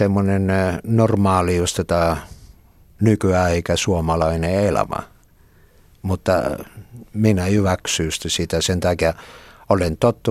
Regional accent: Italy; Finnish is a second language; now in Finland; vaikka mä olen italialainen, mä tukkaan olla myöskin suomalainen, kun mulla on myöskin Suomen kansalaisuus.

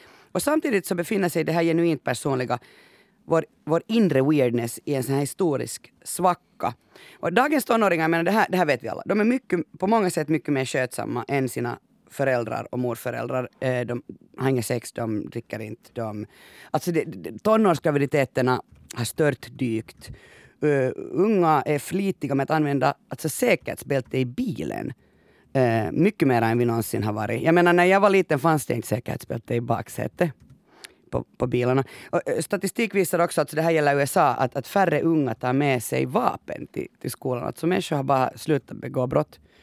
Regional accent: Finland; Men vi är ju finlandssvenskar med Janne.

